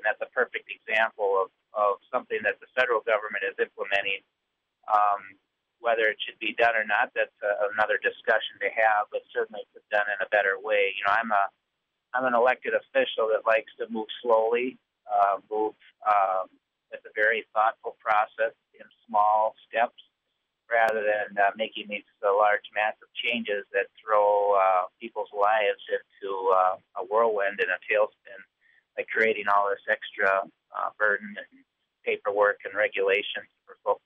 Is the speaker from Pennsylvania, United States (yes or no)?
no; Buffalo, Minnesota, United States; now in St. Cloud, United States; I grew up in Buffalo on a farm out in Maple Lake Township, and I live in St. Cloud now and raised my family and in St. Cloud.